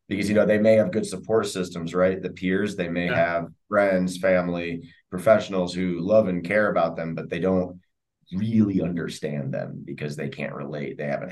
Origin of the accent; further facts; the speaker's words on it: United States; I'm from the States